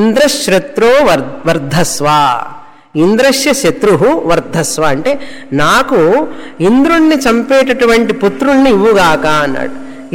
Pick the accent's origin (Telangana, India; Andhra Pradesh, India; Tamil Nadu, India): Tamil Nadu, India; accent: Tamil pronunciation; ఇక్కడ తెలుగు వాళ్ళు కూడా తమిళ ప్రొనౌన్సియేషనే చేస్తారు చాలామంది, ఎందుకంటే ఇక్కడే పుట్టి పెరిగాం కదా.